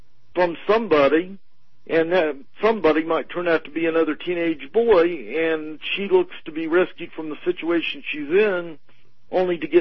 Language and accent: English; the South, United States; I grew up in the South, and...